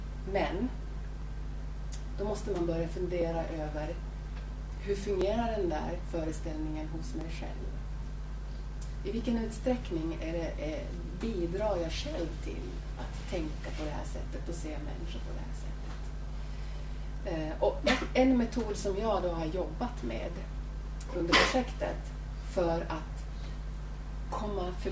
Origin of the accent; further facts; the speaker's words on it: Finland; accent: Finland-Swedish; Jag kommer från Finland, men jag är finlandssvensk. Och det hörs kanske på mitt språk.